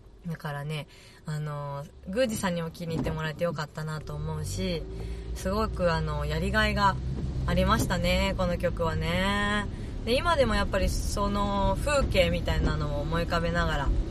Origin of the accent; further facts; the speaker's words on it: Tokyo, Japan; 東京が私のずっと生まれ育ったところだから